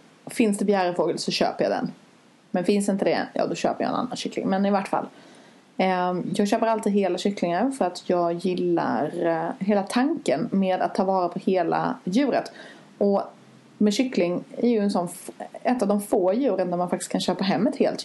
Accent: Skåne, Sweden; För jag kommer från Skåne.

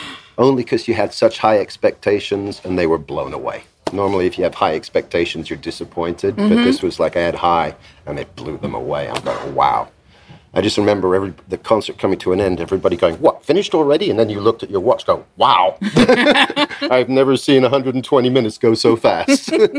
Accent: England, United Kingdom; I mean, I'm English, so I don't need any work permits.

